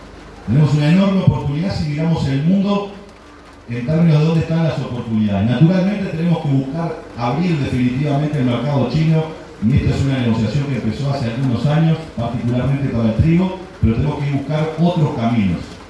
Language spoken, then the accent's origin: Spanish; Montevideo, Uruguay; yo soy montevideano